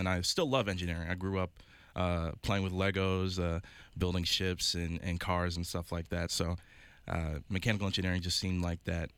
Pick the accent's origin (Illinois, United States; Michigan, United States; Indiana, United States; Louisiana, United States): Michigan, United States; also born or lived in Manassas, Virginia / Durham, North Carolina; I was born in Manassas, Virginia, lived there for a few years, lived in Durham, North Carolina for a few years, lived in Michigan for 8 years